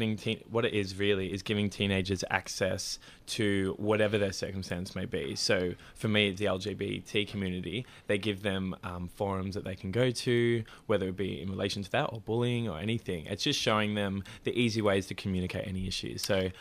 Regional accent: Melbourne, Victoria, Australia; Yes, eastern suburbs.

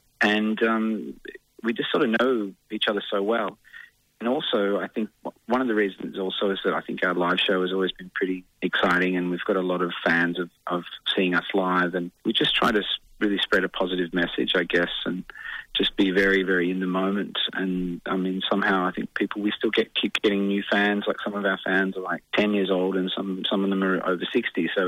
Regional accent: Finley, New South Wales, Australia; Well, essentially, we're three small town kids. We come from Southern Riverina in New South Wales, a town called Finlay

